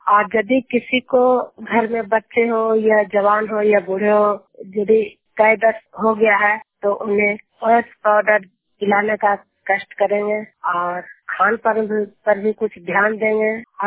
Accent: Juniyar, Bihar, India; मैं नालंदा जिला के ईसा प्रखंड जुनियार गांव की निवासी हूं

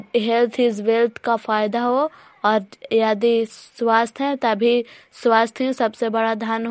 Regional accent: Bairiganj, Bihar, India; ग्राम बैरीगंज post मकरौता जिला नालंदा की निवासी हूँ।

